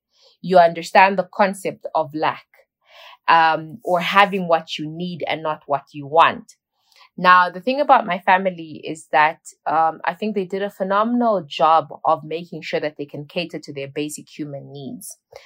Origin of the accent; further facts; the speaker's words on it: Namibia; I'm multifaceted, passionate Namibian who's just trying to do as much as I possibly can to impact development in my home country, Namibia.